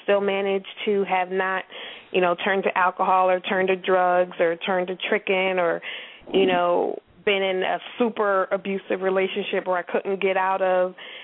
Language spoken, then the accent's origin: English; Massachusetts, United States; now in Richmond, United States; No. We've been here a year. I'm from Massachusetts.